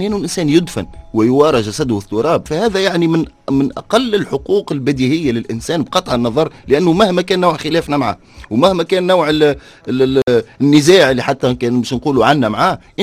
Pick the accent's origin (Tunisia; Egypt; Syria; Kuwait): Tunisia; هذا كله موجود عندنا في تونس اليوم